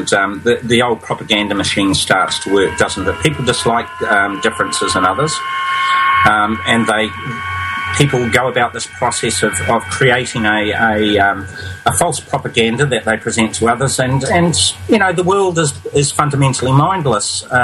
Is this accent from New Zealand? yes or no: yes; New Zealand; And I said, "I come from New Zealand, dear, you know? I'm a colonial."